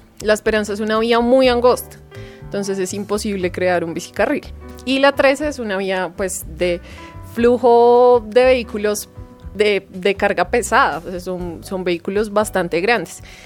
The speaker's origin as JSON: {"language": "Spanish", "town": "Bogotá", "region": "Bogotá Capital District", "country": "Colombia", "said": "No, pues bueno, yo soy de Bogotá, pero mi familia es santandereana, toda mi familia."}